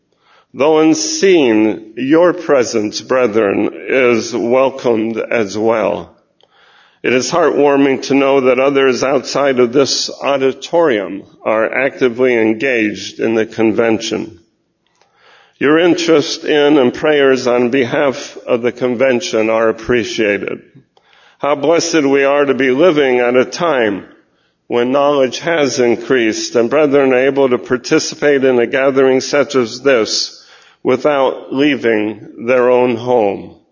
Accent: California, United States; As a child growing up in Northern California, I attended Bible student meetings and conventions regularly.

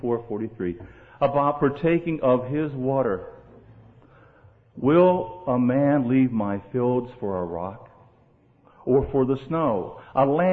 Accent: Florida, United States; Texas and Florida, my home state. We've been in a drought, but now we were 10 inches above normal.

